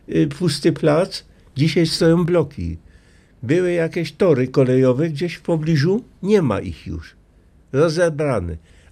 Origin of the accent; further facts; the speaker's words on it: Chorzów, Silesian Voivodeship, Poland; born there; No więc w ogóle się urodziłem na Śląsku, w Chorzowie, w 1934 roku.